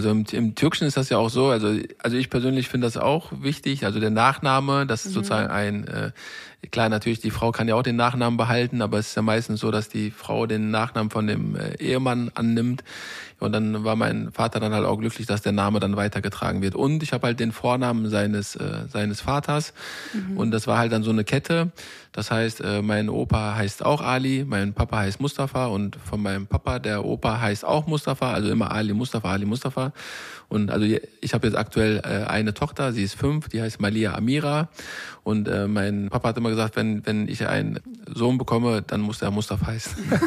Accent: Germany; Also ich sehe türkisch aus, aber habe sehr, sehr viel von den deutschen Tugenden mitgenommen. Bin hier geboren, hier auch aufgewachsen. Und ich finde es auch sehr, sehr gut, dass ich sozusagen beide Wurzeln dann auch tatsächlich mitleben durfte und da drin auch aufwachsen durfte

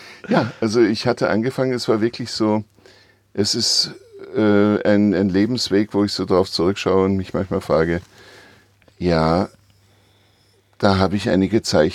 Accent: Vienna, Austria; moved away; ich vermisse natürlich meine Heimat Wien sehr, denn das ist einzigartig.

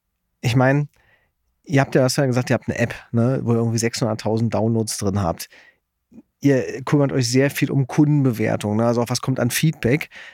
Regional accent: Berlin, Germany; also als Berliner kennt man das so

